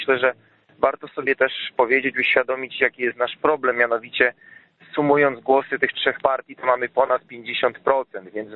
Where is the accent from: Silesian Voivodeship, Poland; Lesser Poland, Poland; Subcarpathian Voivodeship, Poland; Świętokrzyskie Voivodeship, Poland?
Świętokrzyskie Voivodeship, Poland; jestem tutaj ze Świętokrzyskiego, mieszkam na wsi.